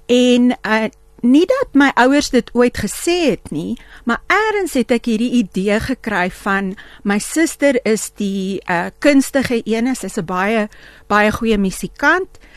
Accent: Johannesburg, Gauteng, South Africa; also born or lived in Potchefstroom; Ek is in Potchefstroom gebore, maar meeste van my vormingsjare was in Johannesburg. En in Fairland en in Linden, Linden hoofsaaklik.

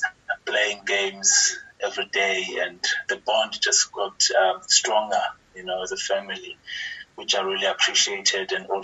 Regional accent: Tabankulu, Eastern Cape, South Africa; also born or lived in Mount Frere; Yeah, so I basically grew up in Davangulu. I was born in Mount Frere. That's where my parents live. I'm from Mount Frere, but when I was 4 months, I went to stay with my grandmother from my mom's side in Tabangulu, which is close to Mount Frere. And I grew up there.

